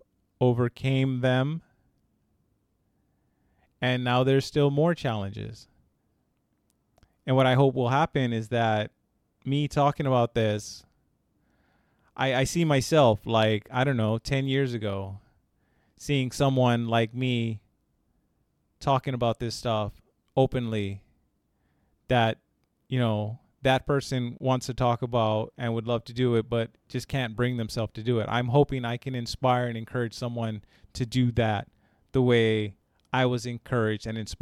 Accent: Hawaii, United States; also born or lived in Indiana / Los Angeles; I'll just say briefly that I was born in Indiana, and I grew up mostly in Hawaii from the age of 5. I spent a couple of years in Los Angeles before that. I now live on the island of Oahu in Hawaii.

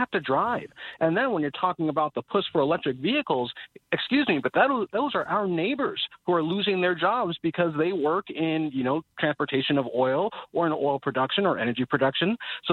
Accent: Kansas, United States; You know, as an example, I'm from Kansas. I'm from the Midwest.

